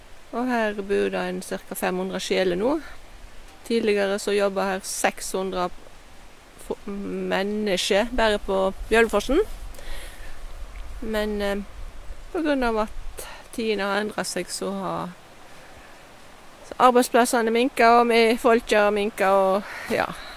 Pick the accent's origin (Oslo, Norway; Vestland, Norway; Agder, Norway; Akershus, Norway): Vestland, Norway; Ålvik; Jeg kommer fra Ulvik, en industriplass, så det meste dreier seg om industrien i Ulvefossen.